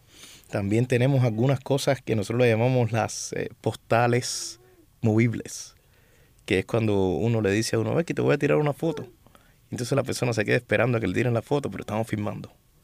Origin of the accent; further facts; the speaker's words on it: Cuba; now in Sweden; Salí de Cuba en...